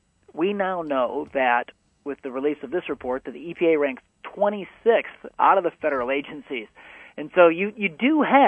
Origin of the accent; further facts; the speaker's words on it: Illinois, United States; I'm from Illinois, so I'm pretty jaded